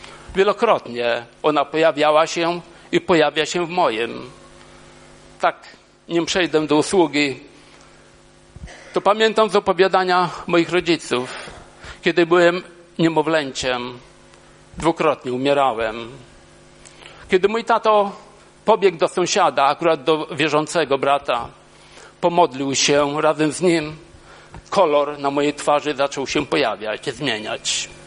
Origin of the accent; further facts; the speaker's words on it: Legnica, Lower Silesian Voivodeship, Poland; bo jestem z Legnicy, w Legnicy w szpitalu mnie już nie było